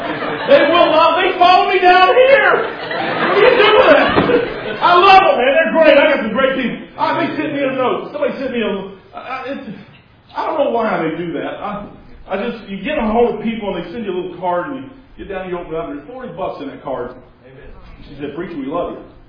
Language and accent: English; Kentucky, United States; I'm from Kentucky, by the way. I'm about as dumb as you can get, and I'm okay with that.